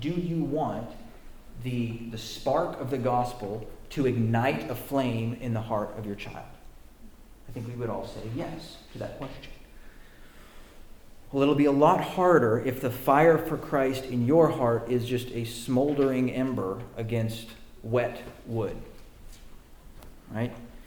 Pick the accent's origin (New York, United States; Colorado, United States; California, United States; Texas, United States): Colorado, United States; Denver; Now, I grew up in Denver, and I grew up loving the Denver Broncos, like with a passion that you wouldn't believe.